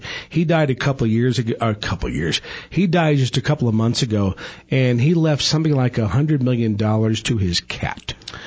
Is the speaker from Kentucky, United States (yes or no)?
no; St. Louis, Missouri, United States; In fact, when I was in my hometown of St. Louis, a member of the St. Louis Symphony Orchestra had his Stradivarius violin stolen.